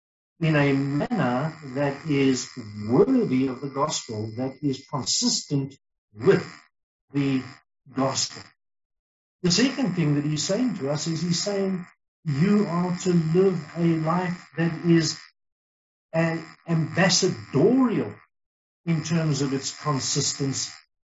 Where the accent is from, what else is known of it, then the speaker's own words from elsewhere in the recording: South Africa; we are from South Africa.